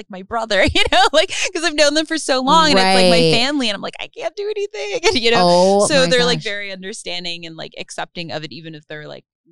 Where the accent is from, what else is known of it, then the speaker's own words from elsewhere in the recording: New Jersey, United States; I'm I'm from New Jersey